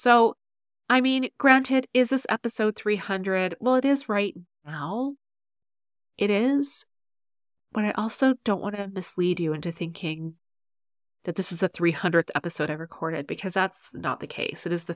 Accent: Alberta, Canada; Obviously, BC, I live here. I grew up in Alberta. I visit Alberta regularly.

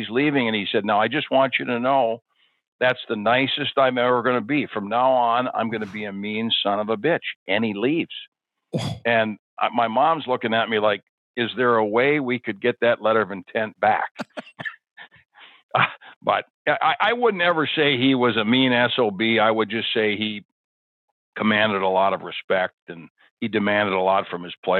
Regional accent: Minnesota, United States; And, you know, I'm from Northern Minnesota, and I certainly followed the Gophers

